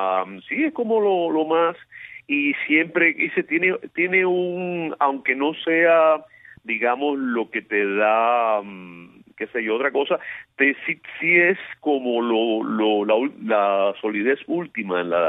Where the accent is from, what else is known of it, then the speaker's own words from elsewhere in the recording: Havana, Cuba; born there; yo nací en La Habana. Mis padres, mi madre era de Ciego de Ávila.